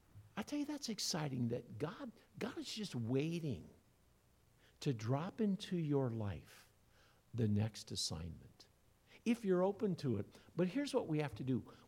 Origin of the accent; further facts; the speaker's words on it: Iowa, United States; I grew up in Iowa, had a neighbor